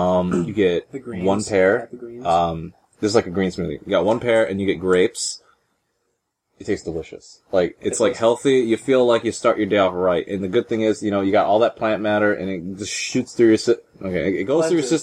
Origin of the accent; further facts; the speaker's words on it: California, United States; And of course, you know, I came from California, put it over here.